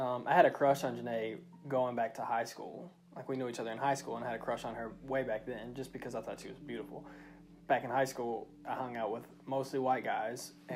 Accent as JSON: {"language": "English", "town": "Memphis", "region": "Tennessee", "country": "United States", "tie": "born or raised there", "said": "we grew up in the South, Memphis, where like racism and prejudice is very prevalent."}